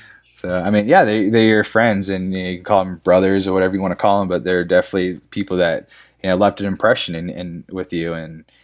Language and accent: English; California, United States; our nicknames, me and my friend, cause we're from California